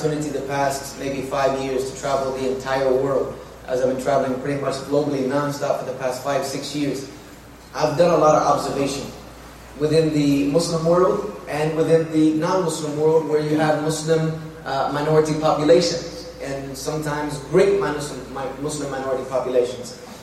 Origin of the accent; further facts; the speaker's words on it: South Carolina, United States; And me, myself, I was raised in the South, South Carolina.